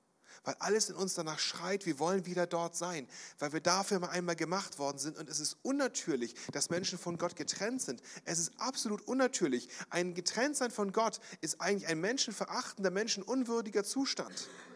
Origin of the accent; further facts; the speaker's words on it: Brandenburg, Germany; Ich weiß, in meiner Heimat in Brandenburg, wo ich aufgewachsen bin